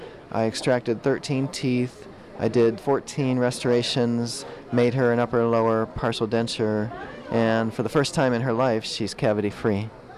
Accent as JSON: {"language": "English", "town": "Twinsburg", "region": "Ohio", "country": "United States", "tie": "born or raised there", "said": "I grew up in Twinsburg."}